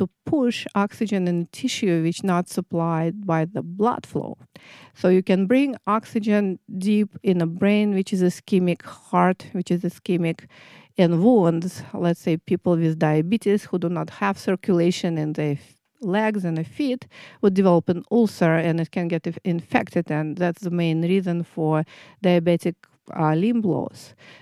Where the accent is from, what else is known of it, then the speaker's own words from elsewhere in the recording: Samara, Samara Oblast, Russia; born there; English is a second language; I was born in Kuybyshev. Now it's Samara. It's a central Russia. It's almost a border in between European and Asian, Siberian part of Russia.